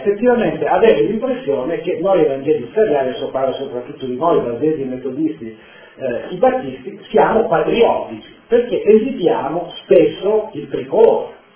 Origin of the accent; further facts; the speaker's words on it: Pomaretto, Piedmont, Italy; born there; nella mia città, nel mio paesino natale, a Pomaretto